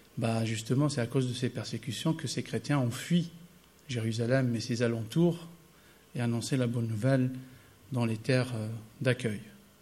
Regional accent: Paris, Île-de-France, France; Je viens de Paris, marié. Je suis d'origine algérienne, donc de la Kabylie

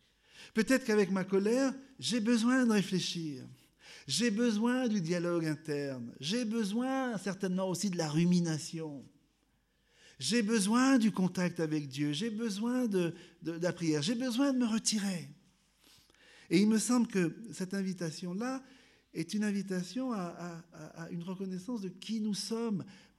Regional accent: Madagascar; born there; Vous savez, je suis né à Madagascar

